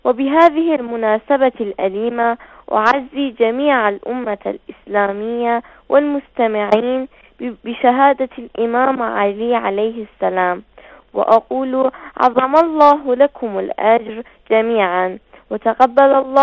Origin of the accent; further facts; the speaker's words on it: Iraq; من العراق